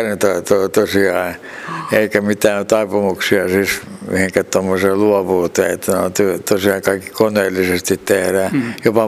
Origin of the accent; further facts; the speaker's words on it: Tampere, Pirkanmaa, Finland; also born or lived in Varkaus; Että me muutettiin muistaakseni vuonna 1952, että mä olin joku 5-vuotias, mä menin kouluun sitten Tampereella.